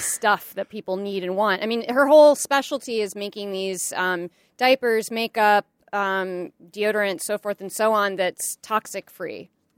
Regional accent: Chicago, Illinois, United States; So growing up in Chicago, we could get a little bit of CBC.

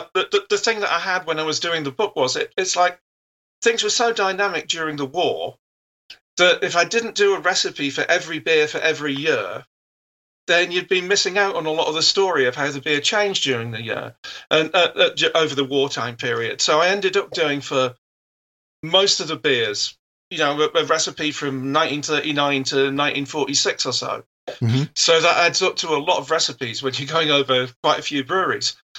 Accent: Newark-on-Trent, East Midlands, United Kingdom; now in Amsterdam, Netherlands; Yeah, this is the castle in my hometown, Newark-on-Trent, so.

